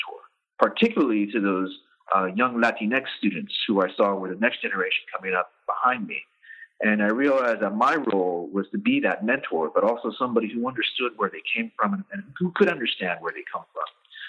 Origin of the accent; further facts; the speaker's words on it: Safford, Arizona, United States; And my hometown, one thing my hometown of Safford, around half the population is Mexican-American.